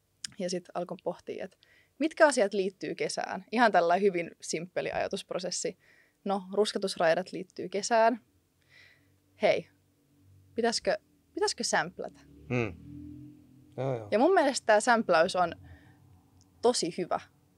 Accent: Espoo, Uusimaa, Finland; mä aina kettuillaan toisillemme, kun me ollaan espoolaisia, niin sitten me aina kiusataan siitä toisiamme

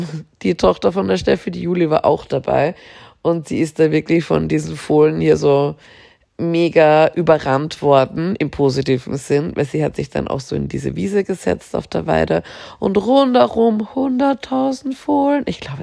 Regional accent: Austria; als gäbe es bei uns in Österreich keinen. Es gibt ja bei uns auch in Österreich ein DM

